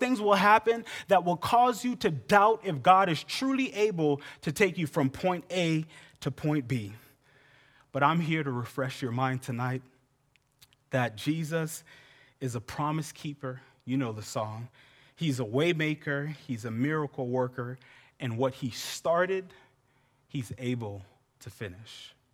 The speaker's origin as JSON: {"language": "English", "region": "Florida", "country": "United States", "said": "It's kind of like Florida. I'm from Florida. Florida is known for tropical storms."}